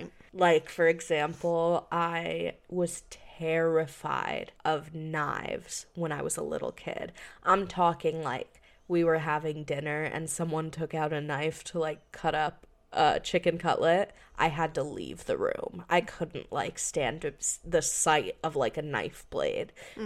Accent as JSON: {"language": "English", "town": "New Paltz", "region": "New York", "country": "United States", "tie": "born or raised there", "said": "I was growing up in New Paltz, New York, which is a very small town."}